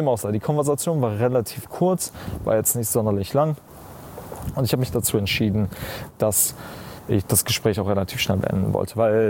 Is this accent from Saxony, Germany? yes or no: no; Düsseldorf, North Rhine-Westphalia, Germany; ich komme aus Düsseldorf.